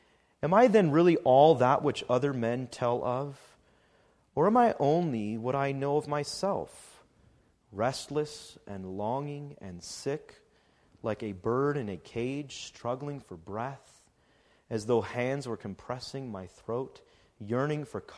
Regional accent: Canada; Or that you're Canadian. I am Canadian.

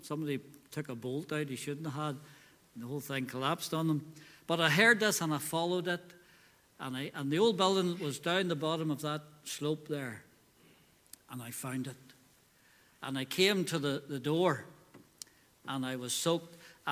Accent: Newtownards, Northern Ireland, United Kingdom; I was growing up in Newton Ards, the trouble seemed far away. Even though Belfast was only up the road, we never had much bother.

